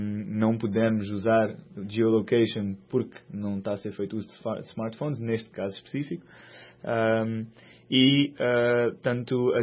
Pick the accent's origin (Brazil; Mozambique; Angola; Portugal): Mozambique; Obviamente somos moçambicanos e queremos ter um impacto social no país